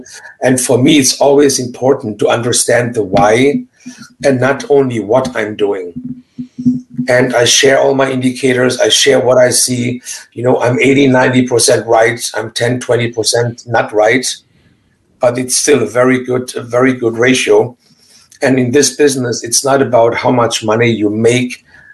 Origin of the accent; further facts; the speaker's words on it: Germany; So the journey began in a little town in Germany. I'm born and raised in Germany.